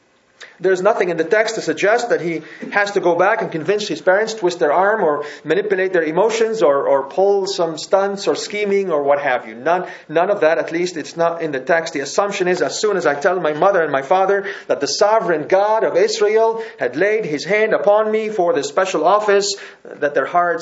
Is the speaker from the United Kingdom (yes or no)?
no; Lebanon; I grew up in Lebanon and I know the hot burning sun.